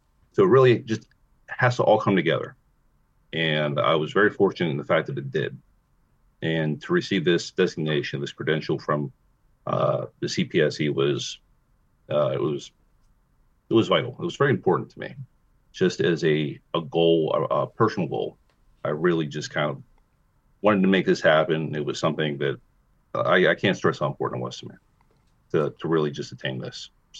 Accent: Port Vue, Pennsylvania, United States; I grew up in Port View, not far from here, obviously. You know, I'm just right across the river, and I was on Rebecca Street.

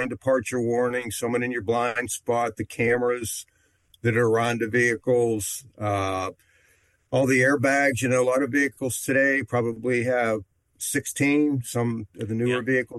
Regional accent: Pittsburgh, Pennsylvania, United States; Well, I'm a Pittsburgh native, and I had retired from the railroad right down where you're at there in 2008.

